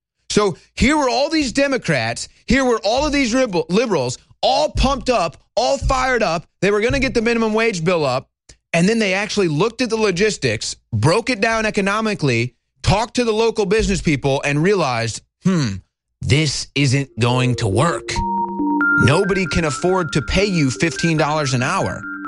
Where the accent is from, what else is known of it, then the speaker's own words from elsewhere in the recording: St. Louis, Missouri, United States; There was a story, it may have been my hometown of St. Louis, guys.